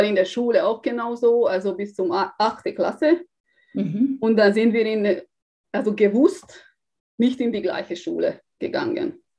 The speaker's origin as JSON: {"language": "German", "country": "Hungary", "tie": "born or raised there", "second_language": "German", "moved": "as an adult", "said": "Also ich komme ursprünglich aus Ungarn. Dort bin ich aufgewachsen mit meinen Eltern."}